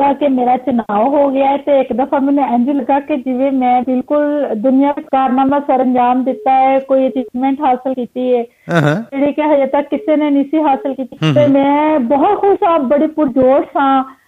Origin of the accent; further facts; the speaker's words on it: Lahore, Punjab, Pakistan; ਅਸੀਂ ਪ੍ਰੋਪਰ ਲਾਹੌਰ ਦੇ ਰਹਿਣ ਵਾਲੇ ਹਾਂ, ਸ਼ੁਰੂ ਤੋਂ ਲੈ ਕੇ ਇੱਥੋਂ ਦੀ ਹੀ ਮੇਰੀ ਜੰਪਲ ਹੈ, ਇੱਥੋਂ ਦੀ ਹੀ ਤਾਲੀਮ ਹੈ, ਇੱਥੇ ਹੀ ਮੈਂ ਨੌਕਰੀ ਕੀਤੀ, ਅੱਲਾਹ ਤਾਲਾ ਨੇ ਇੱਥੇ ਹੀ ਮੇਰੀ ਸ਼ਾਦੀ ਹੋਈ, ਸਾਰੀ ਜ਼ਿੰਦਗੀ ਇੱਥੇ ਲਾਹੌਰ ਹੀ ਲੰਘ ਗਈ ਹੈ।